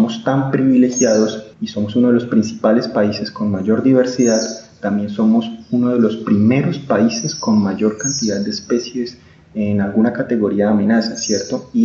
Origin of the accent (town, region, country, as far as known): Colombia